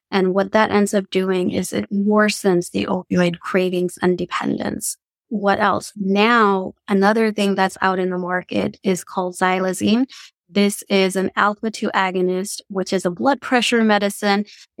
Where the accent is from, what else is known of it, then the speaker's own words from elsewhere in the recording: California, United States; but originally I'm actually from California.